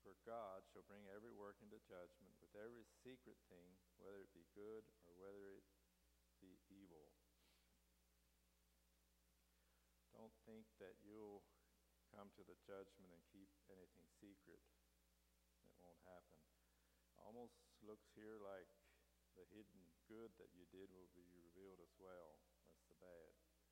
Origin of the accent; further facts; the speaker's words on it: Shippensburg, Pennsylvania, United States; also born or lived in Union County, Pennsylvania; In Union County, Pennsylvania, in an older Mennonite family. 4 years later, we moved to the Shippensburg area of Pennsylvania.